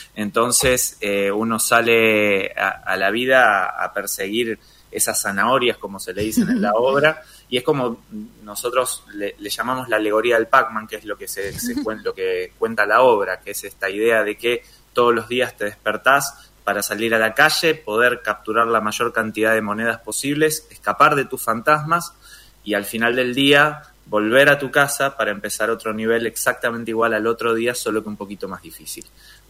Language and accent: Spanish; Rosario, Santa Fe, Argentina; now in Buenos Aires, Argentina; yo soy de Rosario, soy del interior, me vine a Buenos Aires con un sueño chiquitito